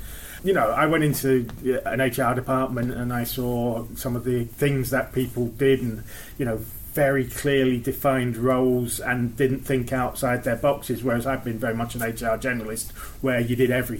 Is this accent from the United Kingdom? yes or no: yes; United Kingdom; So my background is very much that I am British. I was born and brought up in this country. I am mixed race. My mother's white, but my father is Sri Lankan.